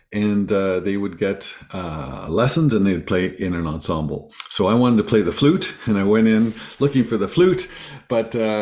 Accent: Edmonton, Alberta, Canada; I grew up outside of Edmonton. We were literally in the woods.

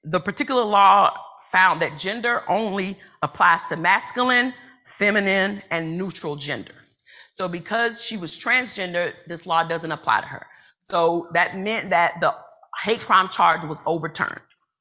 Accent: Georgia, United States; one of the states that had no hate crime laws, which was Georgia, which is my home state

